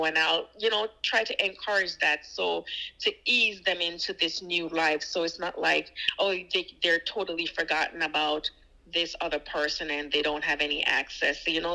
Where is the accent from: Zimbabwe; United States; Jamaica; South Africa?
Jamaica; we're Jamaican through and through, so.